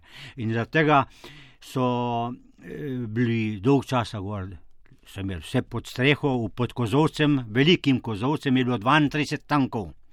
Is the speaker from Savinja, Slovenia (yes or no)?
no; Volča, Upper Carniola, Slovenia; Tako smo tudi otroci se naučili, smo rekli, sem z doma z Volče.